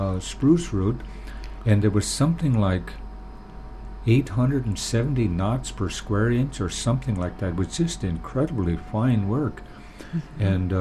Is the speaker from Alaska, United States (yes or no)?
yes; Hydaburg, Alaska, United States; And yeah, we're all from Idaburg